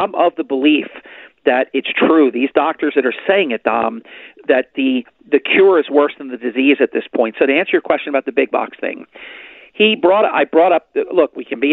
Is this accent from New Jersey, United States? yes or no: yes; Ventnor City, New Jersey, United States; also born or lived in Atlantic City, United States; I was born and raised in Atlantic City, and for a good portion of my life, I was raised in Ventnor City